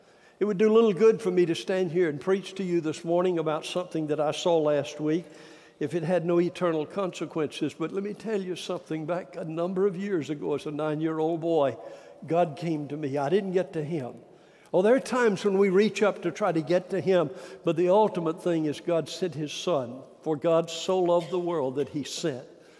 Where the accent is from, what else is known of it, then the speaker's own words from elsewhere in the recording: Warner Robins, Georgia, United States; I can remember as a little boy growing up in Warner Robins, Georgia, many years ago.